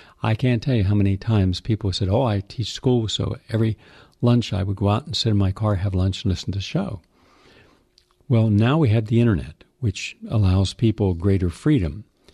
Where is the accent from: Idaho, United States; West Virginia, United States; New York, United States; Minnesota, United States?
West Virginia, United States; I'm from West Virginia, and this was considered a once-in-a-500-year storm.